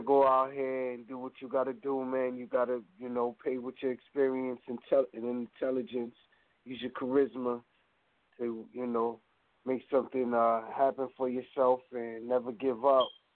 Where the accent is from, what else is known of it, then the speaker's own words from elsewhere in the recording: New York, United States; Well, you know, like I said, I'm from New York, so I'm booking shows out here.